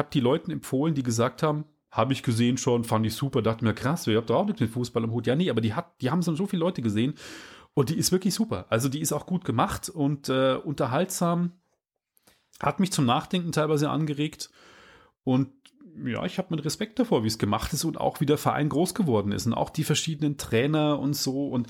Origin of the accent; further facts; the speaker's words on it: Regensburg, Bavaria, Germany; Mundart Rap aus der Oberpfalz, meiner Heimat, aus Regensburg.